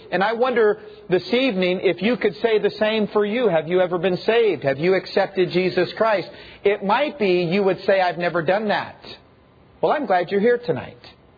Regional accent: Tennessee, United States; I'm from Tennessee and I can figure that out.

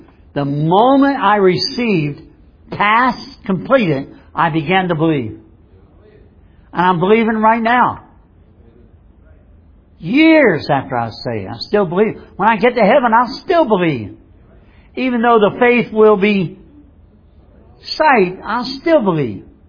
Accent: United States; born there; In my case, I was born in America.

